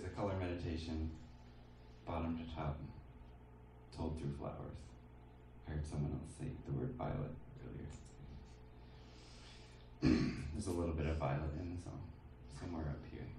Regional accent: Portland, Oregon, United States; I'm from Portland, Oregon.

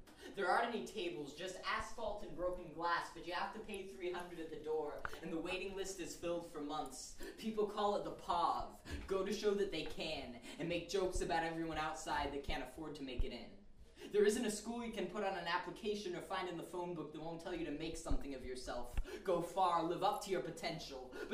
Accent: Denver, Colorado, United States; I am from Denver, so as a result, some of my poems, especially the one I'm going to do first, have references to that place.

